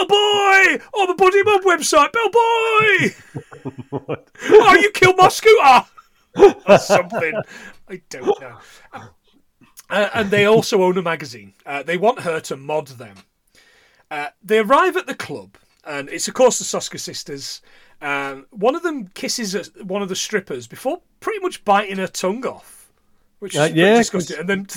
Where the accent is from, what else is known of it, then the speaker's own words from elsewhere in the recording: Chicago, Illinois, United States; Hey, I'm from Chicago over here.